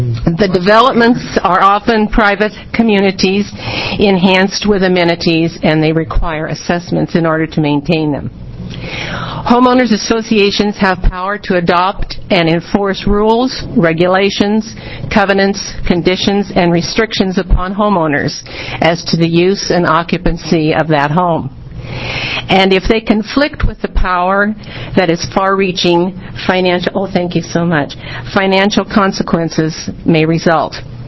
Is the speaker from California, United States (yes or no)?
no; Bend, Oregon, United States; I'm from Bend, Oregon.